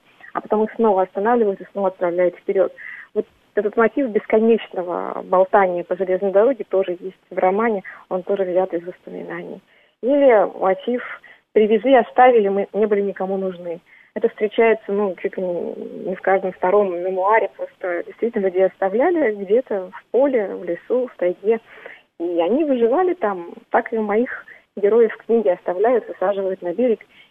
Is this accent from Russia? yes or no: yes; Kazan, Tatarstan, Russia; я выросла в Казани, и я ощущаю татарское в себе